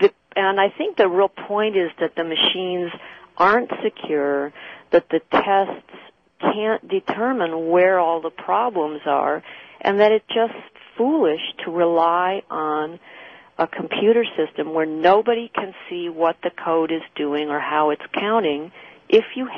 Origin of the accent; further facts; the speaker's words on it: Illinois, United States; I grew up outside Chicago